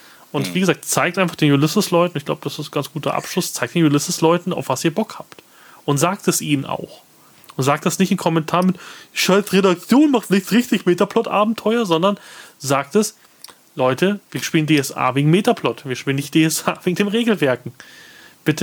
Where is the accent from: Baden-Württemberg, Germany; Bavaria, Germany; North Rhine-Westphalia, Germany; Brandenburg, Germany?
Bavaria, Germany; Munich; Ich komme aus München.